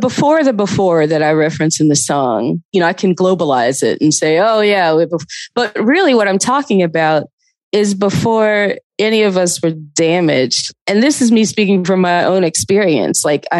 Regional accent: Athens, Georgia, United States; also born or lived in Atlanta; like I was living in Atlanta, but I grew up in Athens.

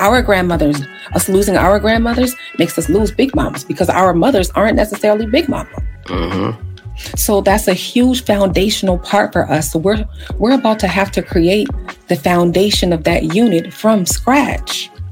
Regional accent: United States; We grew up right here in America, born and bred.

